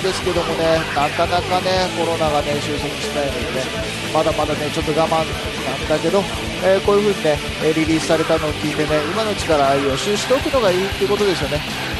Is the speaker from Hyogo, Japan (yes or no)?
no; Hokkaido, Japan; 僕北海道出身なんでね北海道あるあるなんだけど泳げないんですよ。